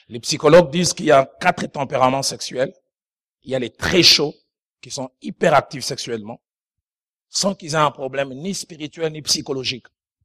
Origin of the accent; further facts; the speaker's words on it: Matadi, Kongo Central, DR Congo; J'ai assisté à une réunion de couple chez nous, au Bas-Congo, à Matadi.